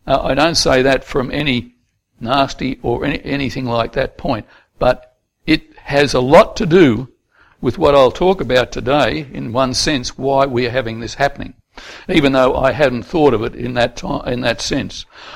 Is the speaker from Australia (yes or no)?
yes; Melbourne, Victoria, Australia; I know I'm not from the Western District, I'm from Melbourne, and I just saw the beautiful trees and all that as I came into Hamilton.